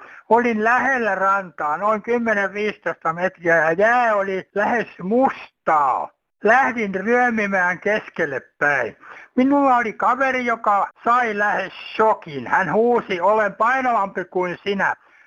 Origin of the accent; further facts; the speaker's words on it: Hämeenlinna, Kanta-Häme, Finland; now in Kemijärvi, Finland; Kemijärveltä päivää. Vietin nuoruuteni Hämeenlinnassa ja olen innokas kalamies.